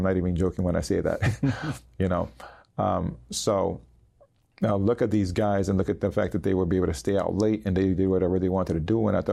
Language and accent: English; United States; born there; they eventually got married, they migrated here, and I was born in the United States.